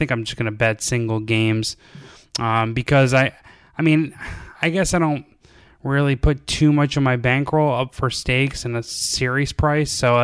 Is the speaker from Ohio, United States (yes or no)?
no; California, United States; this might be the abused Southern Californian talking